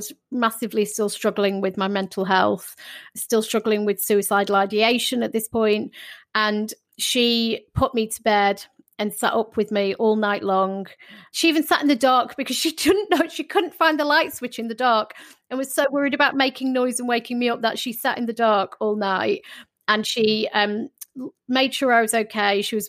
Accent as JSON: {"language": "English", "country": "United Kingdom", "said": "No, not as British. I mean, British women, especially, yeah."}